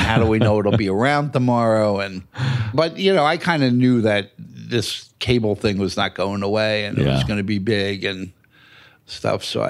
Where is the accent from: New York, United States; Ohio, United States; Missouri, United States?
New York, United States; now in California, United States; I said, listen, I'm a New Yorker. I'm not moving to California.